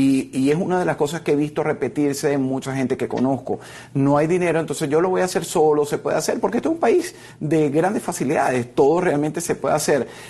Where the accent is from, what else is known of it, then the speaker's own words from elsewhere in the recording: Venezuela; no sé si como periodista, también como coterráneo venezolano